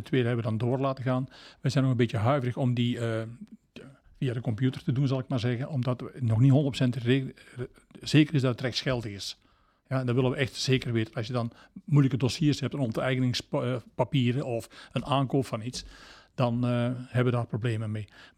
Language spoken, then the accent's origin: Dutch; Belgium; Dus wij in Baarle-Hertog moeten ons eigenlijk daaraan houden.